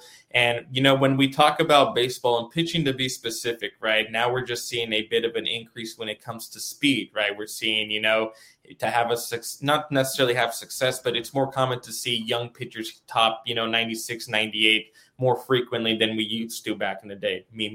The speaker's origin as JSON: {"language": "English", "region": "California", "country": "United States", "said": "I'm from originally from the San Francisco Bay Area in the East Bay"}